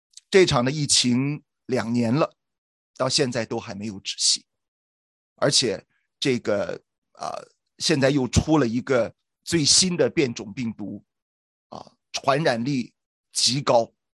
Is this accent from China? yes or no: yes; China; now in Toronto, Canada; 那么也是在多伦多我们从中国来的移民